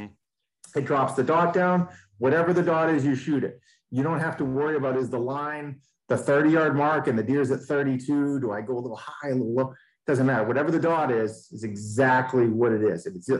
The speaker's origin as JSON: {"language": "English", "region": "Maine", "country": "United States", "said": "I'm from Maine. We're like, look, we should test batteries up there."}